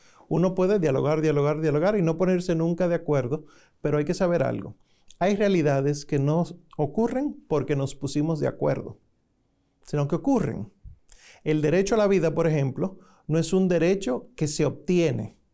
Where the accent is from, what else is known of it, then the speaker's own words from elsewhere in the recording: Santo Domingo, Dominican Republic; Soy de Santo Domingo, la República Dominicana. Vivo allá.